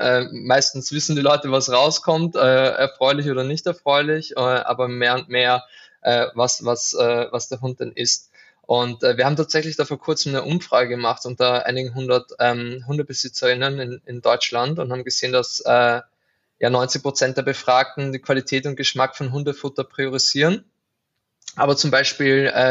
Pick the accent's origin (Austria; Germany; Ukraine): Austria; Lower Austria; Ich bin aus einer Kleinstadt in der Nähe von Wien. Das werdet ihr merken an meinem Dialekt.